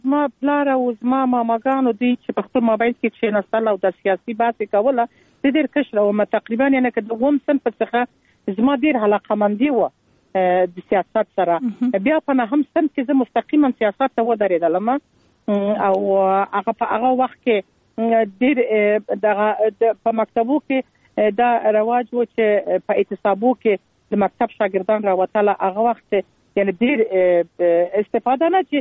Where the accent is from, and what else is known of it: Kandahar, Afghanistan; born there